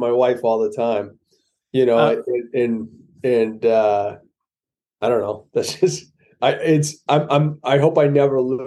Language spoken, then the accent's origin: English; Portsmouth, New Hampshire, United States; I grew up, I was born up in Portsmouth, New Hampshire. My father was in the Air Force.